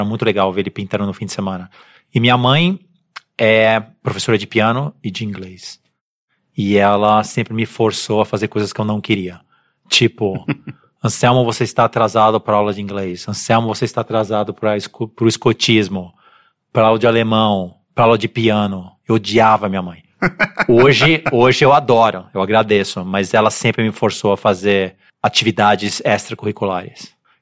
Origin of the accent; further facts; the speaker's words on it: São Paulo, Brazil; born there; Eu nasci em São Paulo, Moema.